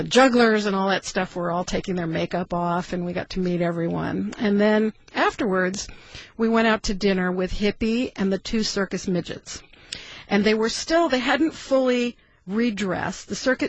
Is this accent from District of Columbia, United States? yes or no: no; California, United States; now in Fairbanks, United States; Yeah, I grew up in Southern California.